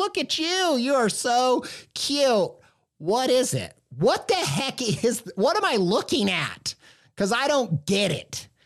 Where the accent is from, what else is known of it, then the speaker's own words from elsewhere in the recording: Midwest, United States; Now, we talk a lot about Chuck E. Cheese on this podcast because I grew up in the Midwest.